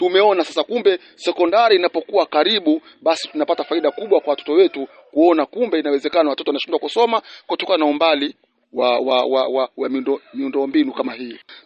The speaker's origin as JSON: {"language": "Swahili", "town": "Stahabu", "country": "Tanzania", "tie": "born or raised there", "said": "Mimi nimetokea kata ya Mikinguni, mzaliwa wa kijiji cha Stahabu, na nina umri wa miaka karibu 42 mpaka sasa."}